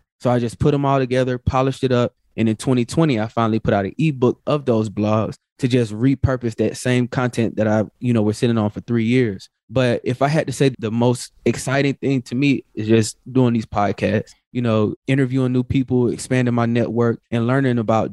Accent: the South, United States; I would hear like, man, I'm from the South.

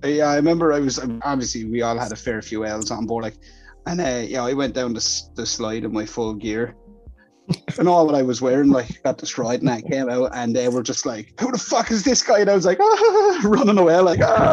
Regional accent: Ireland; Well, without that, I'm Irish.

